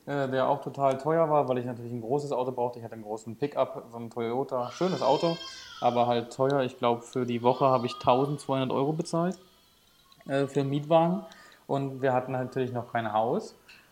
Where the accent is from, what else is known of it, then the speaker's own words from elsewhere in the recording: Germany; Da meine ich, nee, ich komme aus Deutschland und ist nur von der Europatour noch die Nummer.